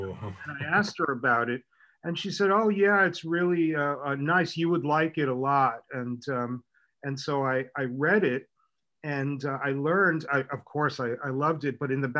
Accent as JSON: {"language": "English", "town": "New York City", "region": "New York", "country": "United States", "tie": "born or raised there", "said": "I grew up on Houston Street and the East River Drive in the Lower East Side of Manhattan in the early 1960s."}